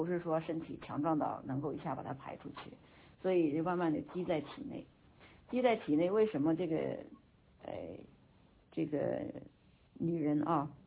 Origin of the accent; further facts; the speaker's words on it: China; 这个呢就跟我们中国人这个先天这个体质有关系